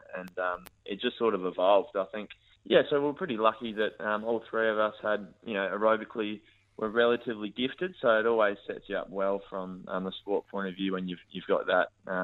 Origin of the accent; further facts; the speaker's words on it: Naracoorte, South Australia, Australia; sort of growing up in Narracourt in a community that was so passionate about, you know, sport and just having a crack.